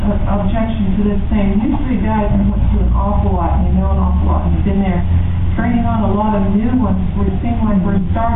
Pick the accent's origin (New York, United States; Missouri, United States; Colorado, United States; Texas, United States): Missouri, United States; I'm from Missouri.